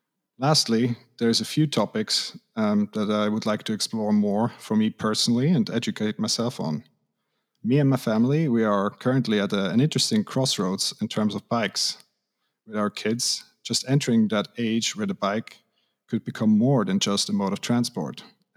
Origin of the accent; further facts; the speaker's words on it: Switzerland; English is a second language; now in Canada; I'm Swiss from the German-speaking part, so I have a slightly easier access to the local community in terms of the language. But I have also spent most of my adult life living abroad and away from my hometown.